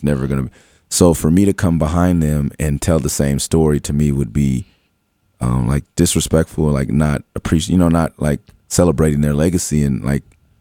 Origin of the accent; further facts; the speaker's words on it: Los Angeles, California, United States; people would assume, I'm from Los Angeles, you would assume, okay, just a small Midwest-y kind of town.